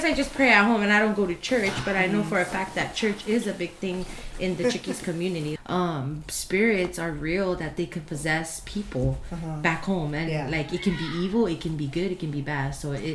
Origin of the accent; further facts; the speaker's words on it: Guam; oh, I'm only from Guam, not a lot of people know where I'